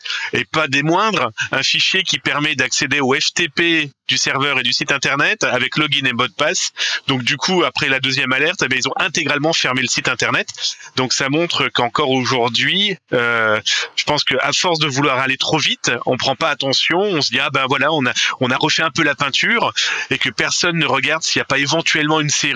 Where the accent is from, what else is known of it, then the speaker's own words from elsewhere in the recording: France; chez nous, en France, la SNCF, c'est le grand leader de la voie ferrée